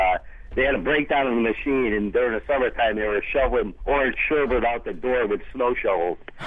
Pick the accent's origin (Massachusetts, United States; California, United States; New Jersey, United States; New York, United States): Massachusetts, United States; Wilbraham; now in Boston, United States; Hi, I'm actually in Boston, and I'm from Wilbraham, and everybody in my family's worked there, including myself.